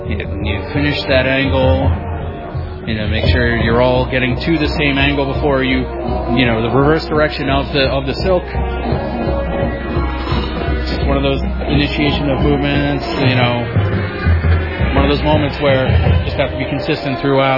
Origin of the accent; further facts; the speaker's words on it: Edgewood, Maryland, United States; I am from Edgewood, Maryland.